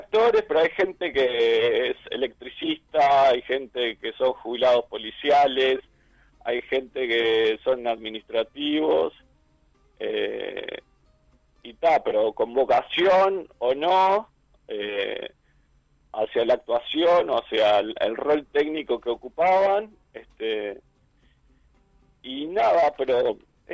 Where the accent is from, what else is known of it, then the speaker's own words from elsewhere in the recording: Canelones, Uruguay; su gran mayoría somos todos bastante canarios. Bueno, de hecho